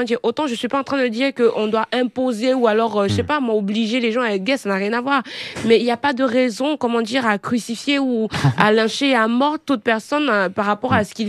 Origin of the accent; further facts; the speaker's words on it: Cameroon; je viens du Cameroun et c'est à peu près pareil. J'ai vécu des scènes dans ma vie, étant adolescente même quand j'habitais toute seule à Yaoundé